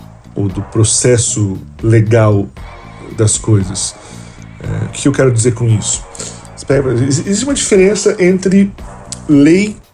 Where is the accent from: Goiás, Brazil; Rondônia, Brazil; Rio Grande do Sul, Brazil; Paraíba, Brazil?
Rio Grande do Sul, Brazil; Pelotas; encontrou esse jornal lá da minha cidade, jornal de Pelotas, inclusive